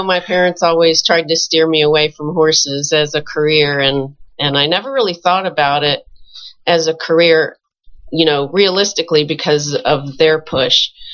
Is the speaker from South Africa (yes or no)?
no; Fredericksburg, Virginia, United States; I'm from Virginia, Fredericksburg, Virginia